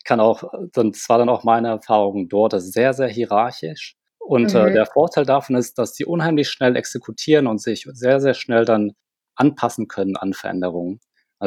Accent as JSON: {"language": "German", "country": "Germany", "tie": "born or raised there", "also_born_or_lived": "South Korea", "said": "Ich bin in Korea geboren und koreanischen Eltern. Wir sind dann in sehr jungen Alter nach Deutschland gekommen und habe dann hier die Schule dort durchlaufen"}